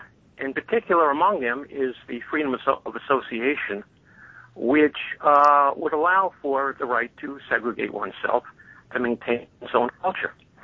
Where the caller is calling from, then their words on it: Florida, United States; I'm calling from Florida.